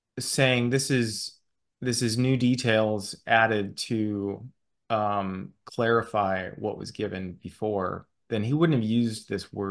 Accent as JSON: {"language": "English", "country": "United States", "said": "I'm an American, I live in Washington State, that's part of my identity, right?"}